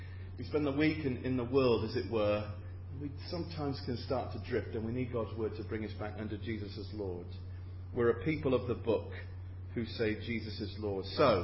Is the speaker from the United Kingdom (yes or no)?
yes; Rugby, West Midlands, United Kingdom; I grew up in Rugby, at Rugby Evangelical Free Church. That was my home church.